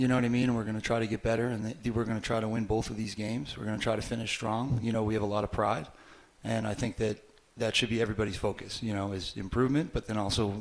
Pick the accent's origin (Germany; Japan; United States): United States; Massachusetts; Yeah, so I'm from outside of Boston. I'm from Massachusetts, New Hampshire area. Like, I'm all around there.